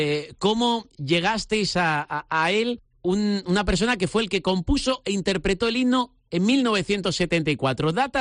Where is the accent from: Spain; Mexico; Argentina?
Spain; Alicante, Valencian Community; el himno que nos hace sentirnos orgullosos como alicantinos y como herculanos